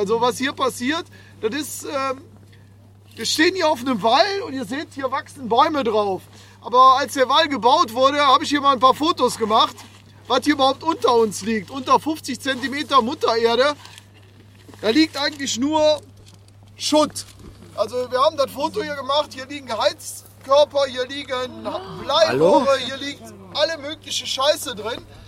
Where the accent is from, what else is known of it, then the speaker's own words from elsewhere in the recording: Kuckum, North Rhine-Westphalia, Germany; born there; Ich bin hier geboren, mein Opa ist hier geboren, väterlicherseits komme ich dann eher aus Hochneukirch, aber meine Familie ist hier in Kuckum viele Jahre, Jahrzehnte verwurzelt.